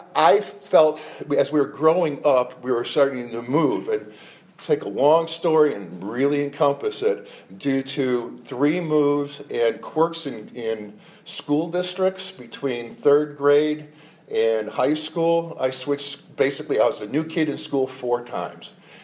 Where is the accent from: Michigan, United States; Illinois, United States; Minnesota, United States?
Illinois, United States; Chicago; Through growing up in Chicago, we were a poor family. Of course, I didn't know it. The entire block was in the same thing as us.